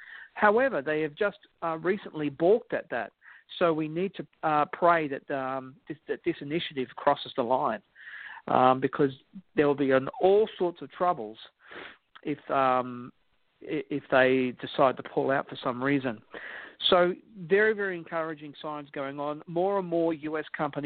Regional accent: Australia; And I'm even saying this as an Australian.

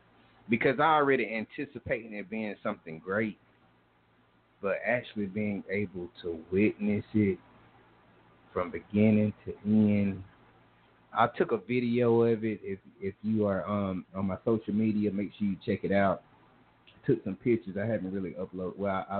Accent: Gadsden, Alabama, United States; say for instance in my hometown, Gadsden, Alabama, was in 95%

